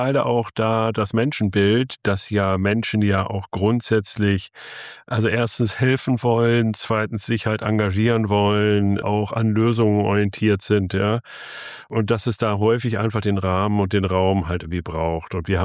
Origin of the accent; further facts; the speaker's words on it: Germany; ich bin ja nun jetzt so Wessi, ja? Also ich bin zwar im Zonenrandgebiet halt dann irgendwie aufgewachsen, ja? Also quasi direkt an der Ostgrenze